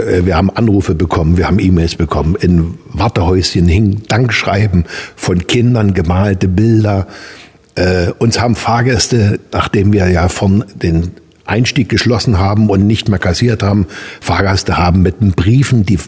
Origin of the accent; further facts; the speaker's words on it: Görlitz, Saxony, Germany; Auch meine Heimatstadt Görlitz an der Neiße ist immer ein bisschen was Besonderes.